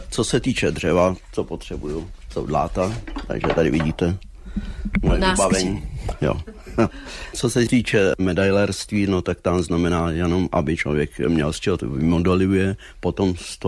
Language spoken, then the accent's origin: Czech; Plzeň, Plzeň Region, Czechia; Jsem rodák z Hálkovky, teda z jižního předměstí.